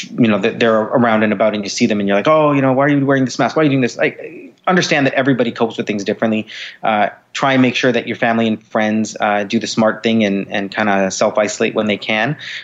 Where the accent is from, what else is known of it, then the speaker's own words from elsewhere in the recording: Canada; So I'm Canadian.